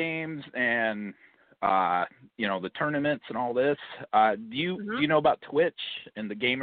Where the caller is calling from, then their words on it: Key Largo, Florida, United States; I'm in Key Largo, Florida.